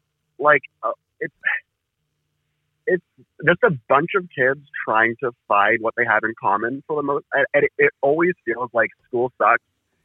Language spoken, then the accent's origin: English; Toronto, Ontario, Canada; Yeah, I'm from Toronto.